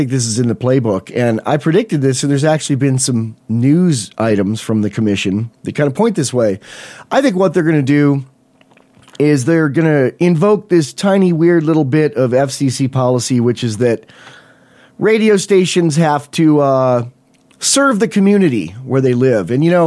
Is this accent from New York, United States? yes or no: yes; Buffalo, New York, United States; Like I grew up near Buffalo, New York, and I used to get like Chicago, Illinois radio stations in the night on my little AM